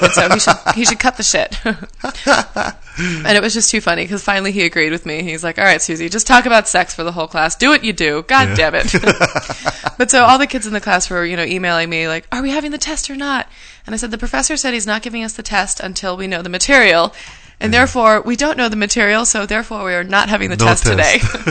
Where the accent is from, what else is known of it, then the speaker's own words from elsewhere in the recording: Wappingers Falls, New York, United States; I know. I grew up in Wappingers Falls.